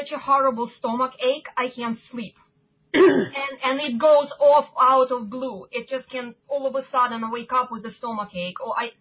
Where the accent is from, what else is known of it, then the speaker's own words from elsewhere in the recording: Florida, United States; I'm from Florida.